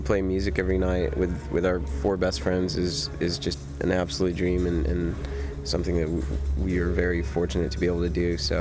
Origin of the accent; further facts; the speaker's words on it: Montana, United States; also born or lived in New York; I was born in New York, but then we moved to Montana like 3 weeks later.